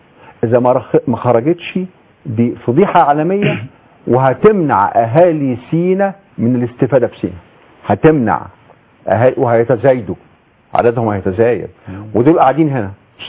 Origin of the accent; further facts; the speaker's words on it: Egypt; احنا كلنا مصريين اخوان، مش اخوان، احنا مصريين وقريبين.